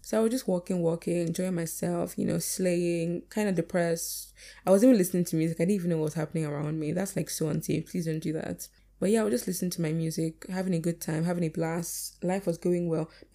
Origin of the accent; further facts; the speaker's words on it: Nigeria; And see, I'm Nigerian, like very, very Nigerian